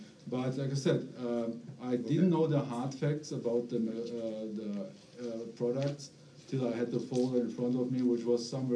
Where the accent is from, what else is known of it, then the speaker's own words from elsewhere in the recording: Germany; I'm from Germany.